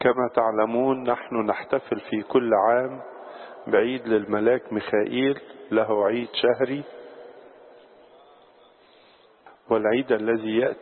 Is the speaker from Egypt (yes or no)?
yes; Egypt; ونحن في مصر كمصريين نحب الله، ولذلك نحب أشقائنا وإخوتنا